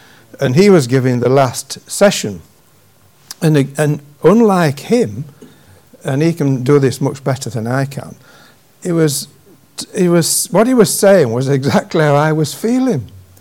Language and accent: English; Yorkshire and the Humber, United Kingdom; I'm a Yorkshireman